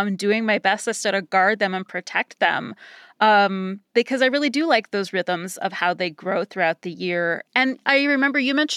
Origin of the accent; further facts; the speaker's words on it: Cleveland, Ohio, United States; I grew up in Cleveland, Ohio, on the south shore of Lake Erie.